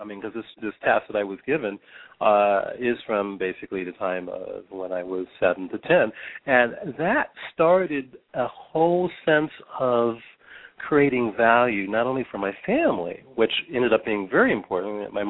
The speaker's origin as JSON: {"language": "English", "town": "Los Angeles", "region": "California", "country": "United States", "tie": "born or raised there", "said": "As a youngster growing up in Los Angeles, I had an opportunity to do a chore in the weekends by my mom"}